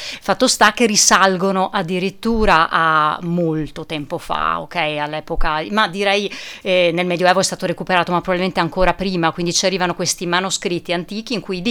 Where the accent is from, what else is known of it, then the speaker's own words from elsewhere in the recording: Vallada Agordina, Veneto, Italy; Io sono di Vallada, Gordina, poi nell'esodo degli anni 80 trasferita a Belluno